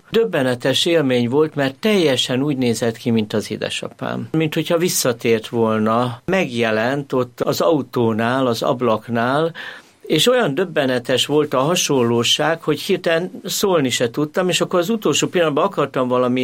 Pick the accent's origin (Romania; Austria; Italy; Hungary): Hungary; Budapest; Óbudán, Óbuda peremén nőttem fel, a szüleim értelmiségiek voltak